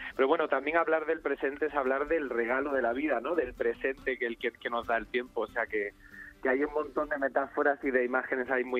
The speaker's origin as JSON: {"language": "Spanish", "town": "Córdoba", "region": "Andalusia", "country": "Spain", "moved": "yes", "lives_now": "Madrid, Spain", "said": "Yo no soy madrileño, soy cordobés, pero vivo aquí desde hace mucho tiempo."}